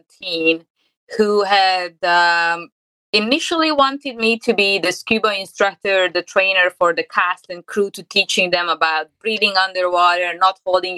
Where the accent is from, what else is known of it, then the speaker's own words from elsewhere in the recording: Hungary; moved away as an adult; also born or lived in Mediterranean / England / Thailand; now in Hollywood, United States; I was born in Hungary.